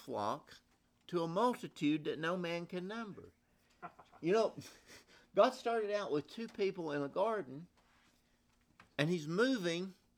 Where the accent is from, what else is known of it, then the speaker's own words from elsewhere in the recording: Tennessee, United States; I'm from East Tennessee, a little town of about 50,000.